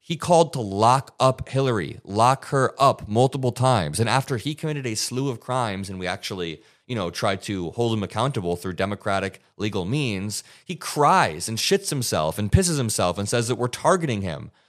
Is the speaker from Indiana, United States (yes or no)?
yes; Indiana, United States; now in Chicago, United States; I grew up in Northwest Indiana, but I work and I live in Chicago. I have for a few years since I dropped out of college.